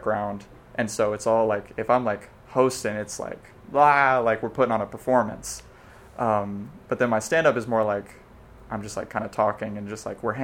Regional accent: Little Rock, Arkansas, United States; now in Austin, United States; I am from Austin. I've lived in Austin for 15 years.

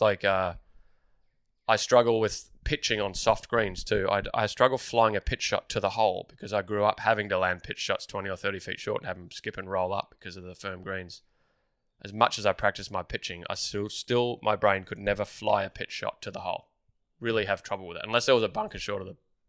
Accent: Melbourne, Victoria, Australia; Like that's growing up in Melbourne.

